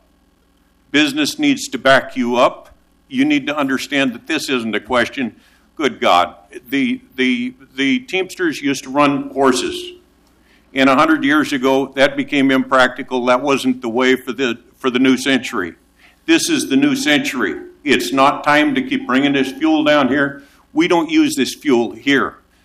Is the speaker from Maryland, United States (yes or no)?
no; Vancouver, Washington, United States; I'm here. I'm a businessman from Vancouver, Washington